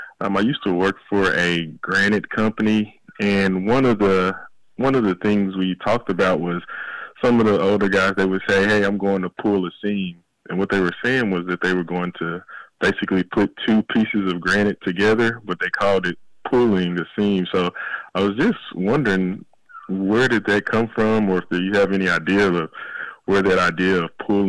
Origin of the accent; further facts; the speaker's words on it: West Memphis, Arkansas, United States; I'm from West Memphis, Arkansas.